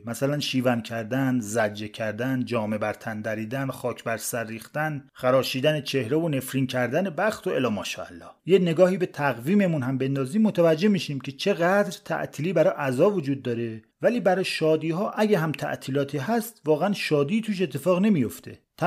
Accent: Iran; همین که تو ایران بزرگ شدیم

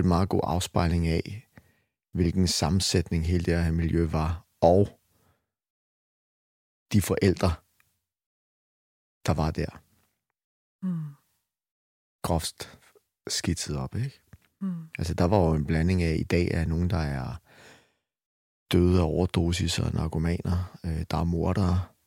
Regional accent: Albertslund, Capital Region of Denmark, Denmark; Jo, jeg er opvokset i Albertslund, som ligger lidt syd for København, i en del, hvor at det var ikke et vildt kvarter.

